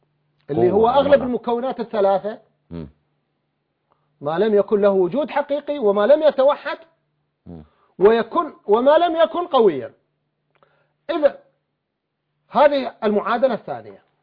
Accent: Iraq; أنا كعراقي كيف يمكن لي أن أوحد العرب والعراق ضعيف؟

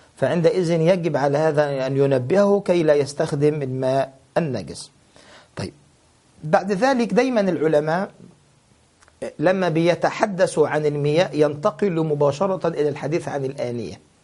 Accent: Egypt; قراريط يعني احنا عندنا في مصر بنقول الإيراط

